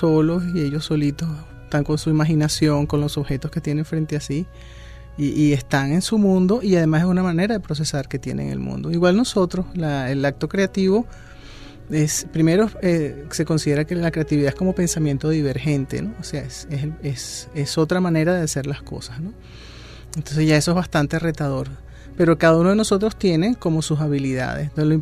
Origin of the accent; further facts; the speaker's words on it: Venezuela; siempre hay una tendencia nuestra como venezolanos a cuidar la naturaleza, eso nos gusta